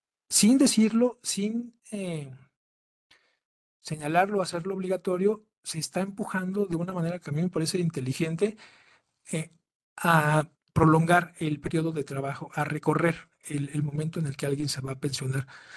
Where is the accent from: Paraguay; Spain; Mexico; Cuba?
Mexico; ¿cuánto nos va a costar, ¿no?, como mexicanos?